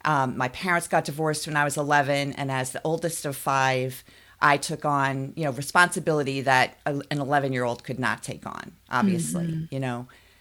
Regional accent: Long Island, New York, United States; Not New Jersey. Yes, I am from Long Island. That's where I grew up. Spent most of my life there. I'm the oldest of five. And Lisa, you know, we were raised in a Catholic home.

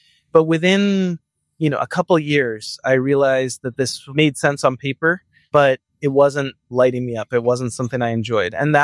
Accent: Boston, Massachusetts, United States; I was born and raised in Boston and grew up in that area.

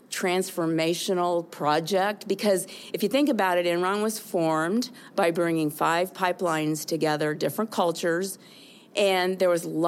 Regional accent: Wichita, Kansas, United States; now in Omaha, United States; Okay, so I grew up in Wichita, Kansas, and middle class and a very, very strong family life, extended family

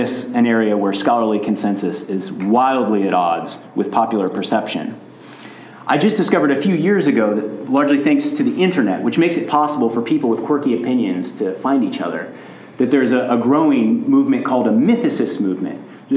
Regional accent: United States; You know, I'm from America, and we have people who like to argue that the earth is flat.

